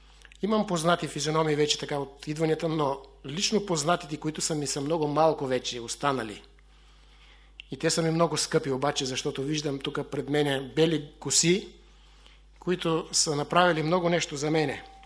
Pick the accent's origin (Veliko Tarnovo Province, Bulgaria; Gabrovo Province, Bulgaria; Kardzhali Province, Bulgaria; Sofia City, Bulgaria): Gabrovo Province, Bulgaria; дойдохме на моето родно село. И една седмица така с баджанакът обикаляхме местата, където аз съм израснал.